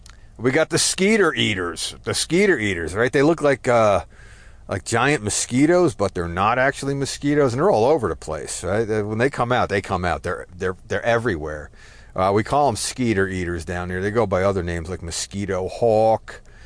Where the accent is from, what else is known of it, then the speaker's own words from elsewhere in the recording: Newark, New Jersey, United States; I come from Newark, New Jersey originally. And the last place that I lived in Newark was literally on Branch Brook Park, right? In the North Ward, the old Italian section.